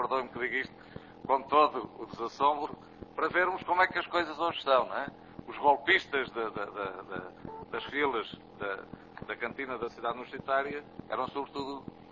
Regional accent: Azores, Portugal; até eu sou natural dos Açores

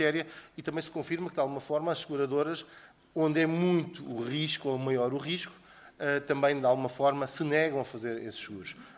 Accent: Oeste, Portugal; Eu sou do Oeste, portanto também tenho muito, muito conhecimento no local das estradas

